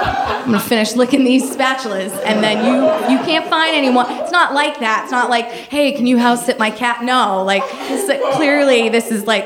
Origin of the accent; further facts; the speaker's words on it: Maine, United States; And my family, growing up in Maine, we camped in the summer.